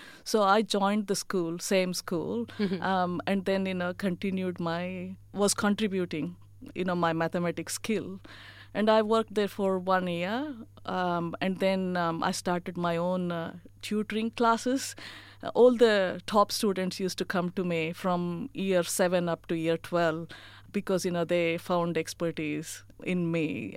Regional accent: Dharwad, Karnataka, India; also born or lived in Bangalore; So I was born in Bangalore, which is the capital of Karnataka. And then my father moved to a town called Dharwad. And then he used to work for agriculture university. So from the age of year two, I grew up in Dharwad. And up to my post-graduation.

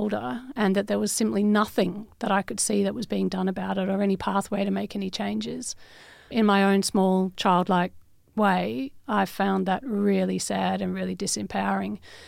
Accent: South Africa; As a white South African, a particular experience during apartheid, before it changed, before Mandela was released. And it was sad, you know, it was a sad place to grow up.

